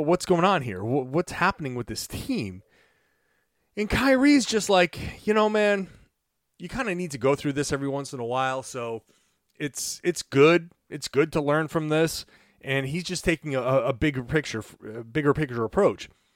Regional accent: Boston, Massachusetts, United States; I'm obviously a Patriots fan because I grew up in New England, in and around Boston. So I'm a Patriots guy.

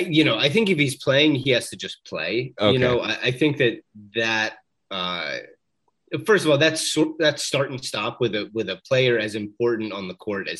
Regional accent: Philadelphia, Pennsylvania, United States; Really, we're from Philadelphia.

